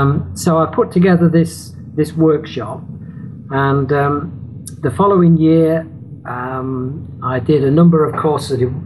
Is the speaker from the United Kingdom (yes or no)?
yes; England, United Kingdom; it's a sort of experience that you don't normally get as a British person, as an Englishman.